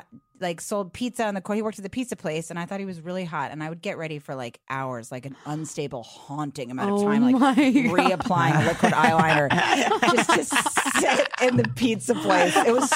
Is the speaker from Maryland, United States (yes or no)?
yes; Bethesda, Maryland, United States; I grew up in Bethesda.